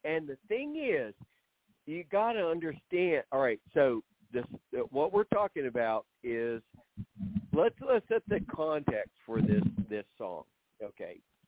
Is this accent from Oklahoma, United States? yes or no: yes; Oklahoma, United States; now in Virginia, United States; I'm originally from Oklahoma, but I was in the Army and I traveled so much.